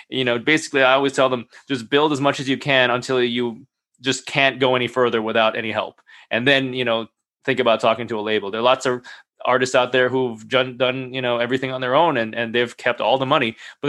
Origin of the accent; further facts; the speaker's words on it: Jamaica; born there; My family's from Jamaica. I was born in Jamaica, and okay. I grew up listening to a lot of reggae music.